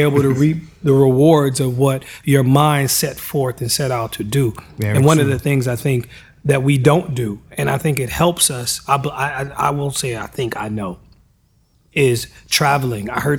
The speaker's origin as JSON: {"language": "English", "town": "Hot Springs", "region": "Arkansas", "country": "United States", "said": "And I'm from the South, small rural South, right? So the real South, Hot Springs, Arkansas."}